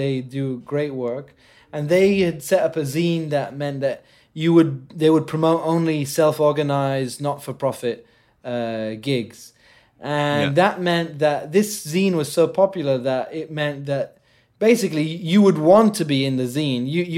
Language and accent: English; Jordan; English is a second language; And before that, growing up in Jordan, I'd only had like MTV Asia, you know